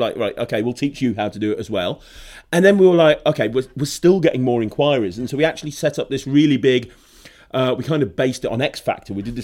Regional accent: Midlands, United Kingdom; we're from the Midlands

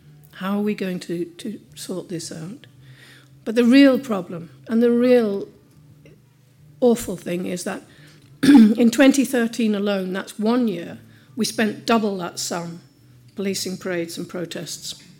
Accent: England, United Kingdom; moved away; I came from England where the poppy was just part of life.

